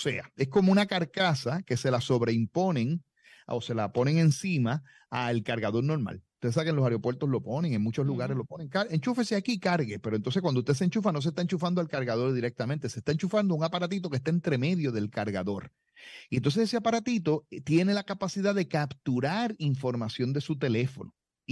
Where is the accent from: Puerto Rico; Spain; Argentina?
Puerto Rico; somos puertorriqueños